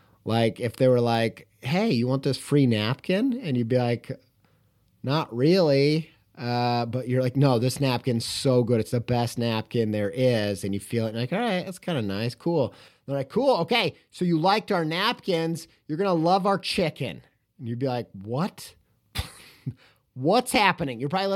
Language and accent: English; Indiana, United States; Longtime listeners will know I grew up in Indiana. I lived all over the place, really, but probably in my childhood spent the most time living in Indiana and the southern half of Indiana.